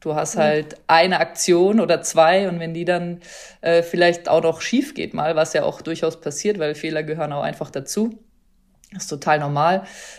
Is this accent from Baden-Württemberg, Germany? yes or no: yes; Freiburg, Baden-Württemberg, Germany; now in France; Also ich komme auf jeden Fall aus Freiburg, geboren in Freiburg und auch da in der Nähe aufgewachsen. Bin 31 Jahre alt